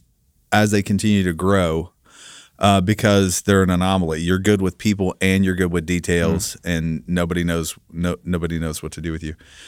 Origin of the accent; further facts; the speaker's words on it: Kentucky, United States; Right, so I'm from Kentucky.